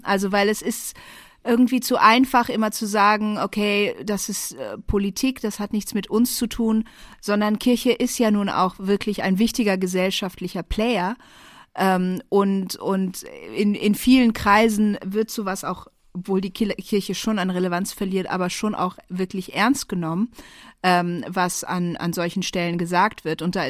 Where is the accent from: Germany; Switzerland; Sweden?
Germany; Northern Germany; ich bin ja Norddeutsche